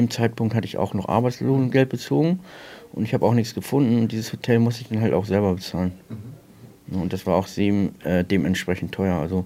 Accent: Lüneburg, Lower Saxony, Germany; now in Hamburg, Germany; Ich bin jetzt nicht gebürtiger Hamburger, aber fast. Ich bin Lüneburger.

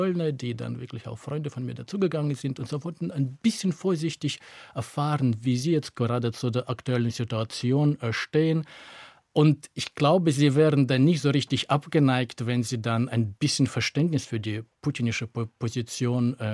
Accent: Russia; German is a second language; now in Germany; Klar, ich komme aus Russland, bin dort aufgewachsen, das hörst du vielleicht dann auch wie die anderen.

